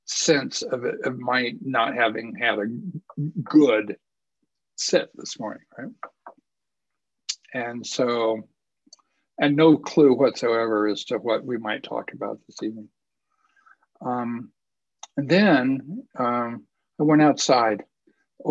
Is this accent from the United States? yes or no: yes; Sonoran Desert, United States; also born or lived in Los Angeles, United States; now in Denver, United States; But I was born in Los Angeles and raised in the Sonoran Desert, and I can stand any amount of heat